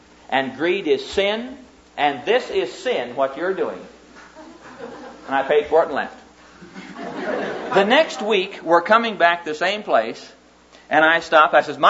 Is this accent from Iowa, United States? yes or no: yes; Neola, Iowa, United States